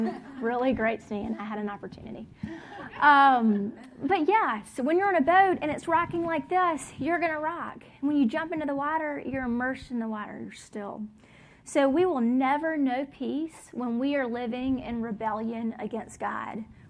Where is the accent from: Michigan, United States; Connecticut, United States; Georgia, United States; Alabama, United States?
Alabama, United States; Mobile; now in Oxford, United States; So I'm from Mobile, Alabama, and I grew up spending a lot of time on the beach, on the water and boats. It's kind of like my one sadness about living in Oxford is that we're so far from the beach.